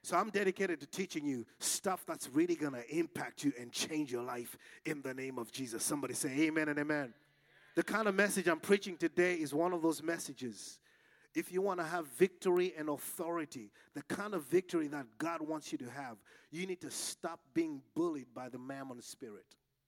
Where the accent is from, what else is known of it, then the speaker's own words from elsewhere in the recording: Malawi; When I was growing up, I grew up in Malawi, Africa